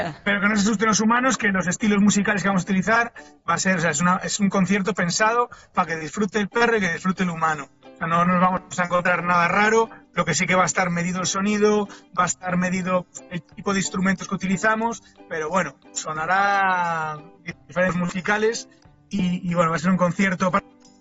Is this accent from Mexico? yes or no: no; A Coruña, Galicia, Spain; paseando un día con él por un parque en mi ciudad natal, en La Coruña, el parque de Santa Margarita